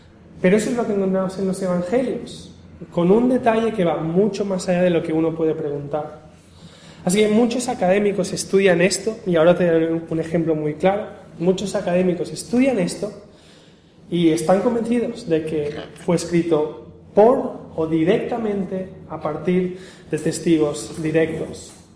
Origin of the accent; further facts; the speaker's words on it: Balearic Islands, Spain; yo soy de Menorca. En Menorca hay 2 ciudades, Barcelona y Ciudadela.